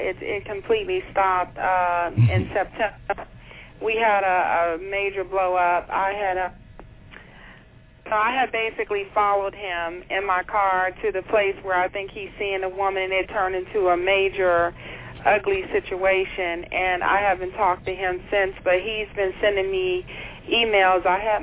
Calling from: Washington, District of Columbia, United States; calling from Washington, D.C.

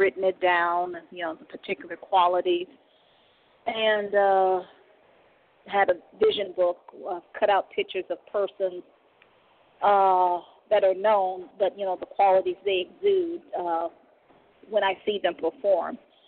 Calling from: Cleveland, Ohio, United States; I'm calling from Cleveland, Ohio.

